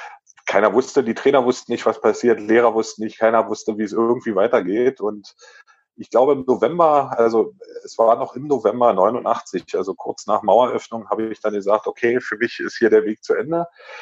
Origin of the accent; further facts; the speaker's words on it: East Germany, Germany; ich bin ein Kind des DDR-Sportsystems